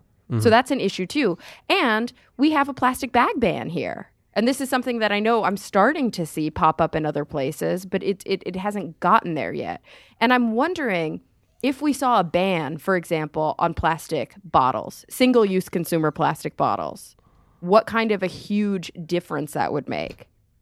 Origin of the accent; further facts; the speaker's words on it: Texas, United States; I grew up in Texas, so it's a big difference here.